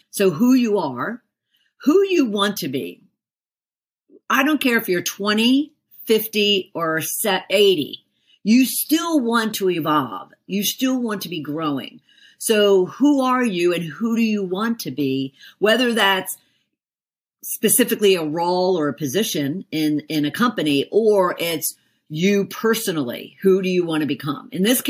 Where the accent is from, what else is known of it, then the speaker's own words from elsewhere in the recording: Philadelphia, Pennsylvania, United States; one of 12 kids. I grew up in Philly, live in Atlanta, Georgia.